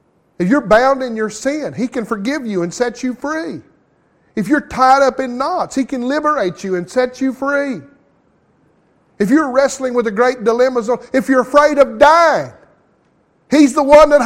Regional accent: Kentucky, United States; "We're from Kentucky."

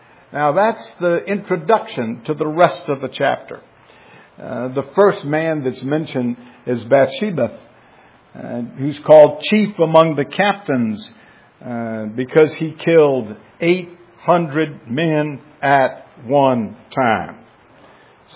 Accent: the South, United States; born or raised there

